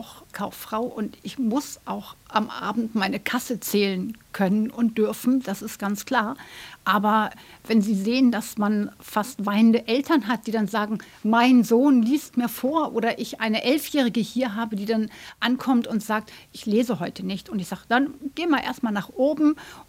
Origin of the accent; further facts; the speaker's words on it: Stade, Lower Saxony, Germany; Ich komme aus Stade und habe dort gelernt.